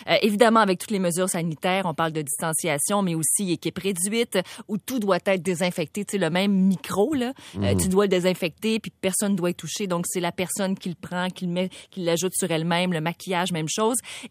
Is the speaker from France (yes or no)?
no; Quebec, Canada; on est Québécois